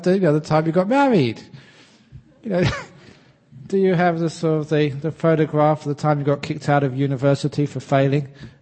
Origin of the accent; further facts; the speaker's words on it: London, United Kingdom; A young man growing up in London